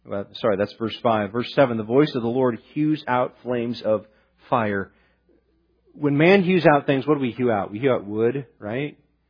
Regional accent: Midwest, United States; growing up in the Midwest, that's where I'm originally from

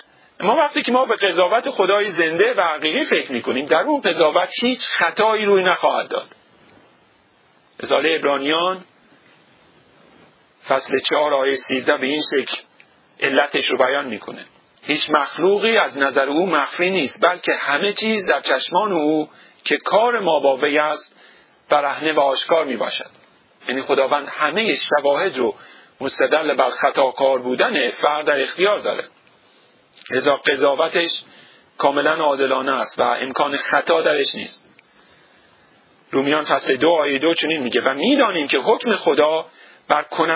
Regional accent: Iran; برای ما که در جامعه ایران بزرگ شدیم، قانون و قانونمندی هیچ معنایی نمیده

